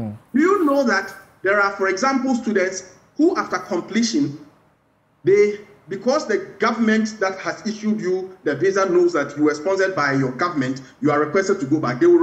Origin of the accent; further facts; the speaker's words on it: Ghana; I become very sad and very annoyed as a Ghanaian.